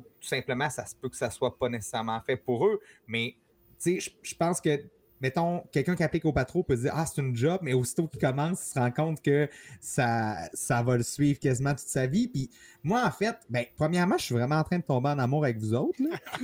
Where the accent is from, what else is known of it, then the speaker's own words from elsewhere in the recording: Jonquière, Quebec, Canada; parce que je viens de Jonquière.